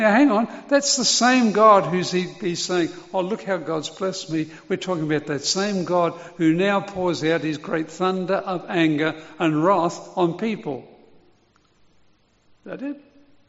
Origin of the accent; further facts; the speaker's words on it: London, United Kingdom; since I was born and lived in London for the early part of my life during the Second World War.